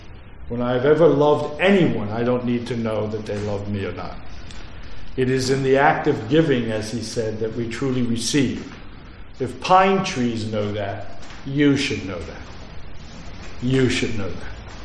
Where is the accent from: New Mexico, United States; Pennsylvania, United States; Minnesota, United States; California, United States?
Pennsylvania, United States; Philadelphia; born there; also born or lived in New Jersey; I was born in Philadelphia. My mother's family, who is the Sicilian, was born, raised in South Philly, and then we moved to New Jersey, and I love the city a lot.